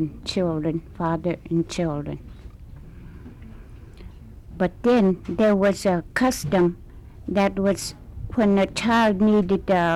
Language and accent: English; King Island, Alaska, United States; And where I came from King Island, I know the women, when their husbands got a seal and he brought it home